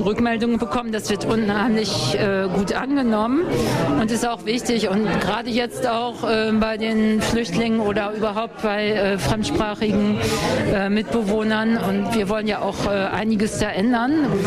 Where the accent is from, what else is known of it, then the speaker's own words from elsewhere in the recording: Lower Saxony, Germany; now in Osnabrück, Germany; ich wohne seit 9 Jahren hier. Ich bin zum Studium hergezogen und komme eigentlich aus der Nähe von Hameln, vom Rattenfänger.